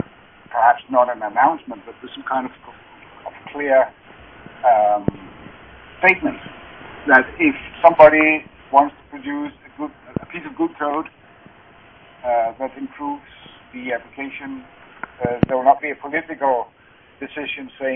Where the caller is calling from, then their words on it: Denmark; I am speaking. I'm live from Denmark.